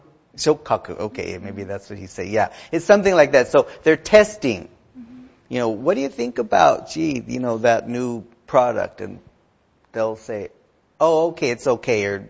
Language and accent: English; United States; Yeah, I was going to mention that after, but yeah, I'm from the United States, and people play golf for business.